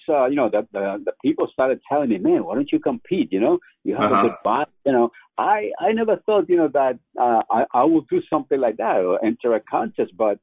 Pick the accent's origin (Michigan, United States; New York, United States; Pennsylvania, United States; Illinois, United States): New York, United States; New York City; also born or lived in Puerto Rico; Somewhere. Yeah. And then I grew up in the South Bronx.